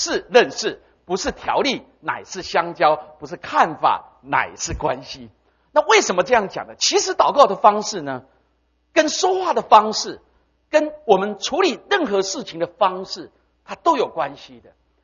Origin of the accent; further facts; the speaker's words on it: Taiwan; 我是远从台湾来的，这个花特别要献给在这里啊。